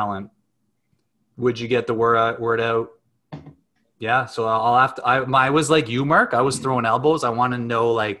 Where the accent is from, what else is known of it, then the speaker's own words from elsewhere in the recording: United Kingdom; now in United States; And I'm British and I don't think British coaching's terrible at all.